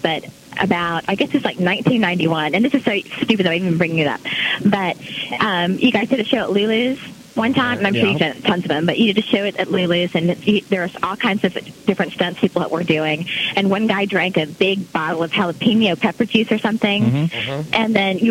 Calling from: South Carolina, United States; Oh, I'm in South Carolina.

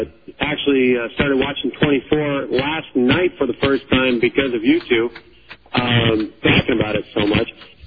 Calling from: Seattle, Washington, United States; from Seattle.

